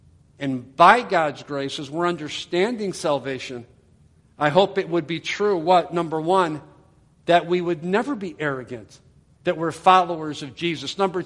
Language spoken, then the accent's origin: English; Ohio, United States; I'm originally from Ohio, a place where we didn't have a lot of tornadoes